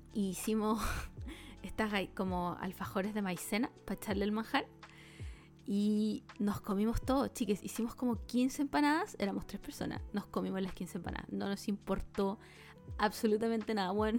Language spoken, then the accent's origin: Spanish; Chile; now in South Korea; solo éramos 3 chilenos siendo chilenos en Corea.